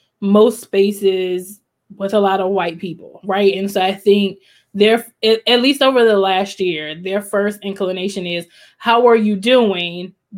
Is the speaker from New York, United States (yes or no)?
no; College Park, Maryland, United States; I mean, I grew up in College Park, Maryland.